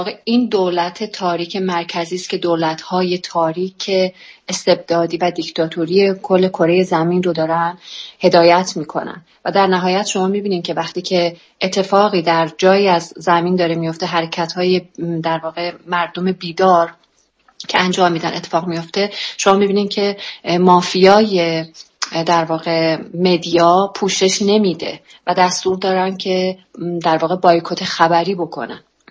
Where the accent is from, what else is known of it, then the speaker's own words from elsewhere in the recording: Lorestan, Iran; born there; من هم در لرستان بر حسب یک اتفاق به دنیا آمدم